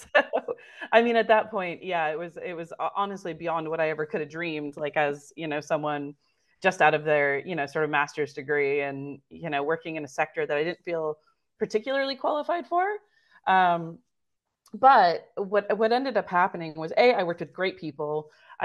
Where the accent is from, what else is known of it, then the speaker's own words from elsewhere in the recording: United States; Like, we're both American, right?